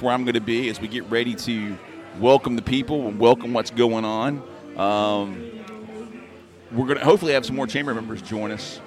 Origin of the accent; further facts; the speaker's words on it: Bessemer, Alabama, United States; I would ride my bike all through Bessemer. I grew up on Muscoda Hill.